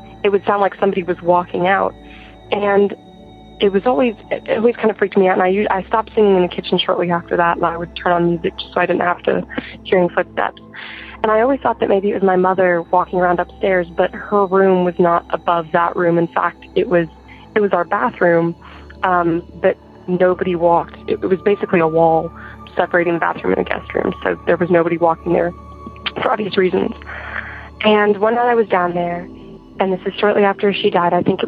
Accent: Arkansas, United States; I'm from Arkansas, and I am 17 years old

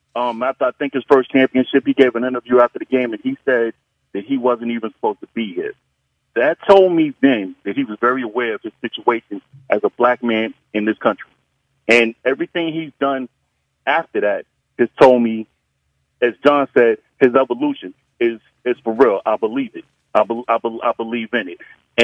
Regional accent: Queens, New York, United States; When I called in as a Yankee fan and I told you I was from Queens, New York

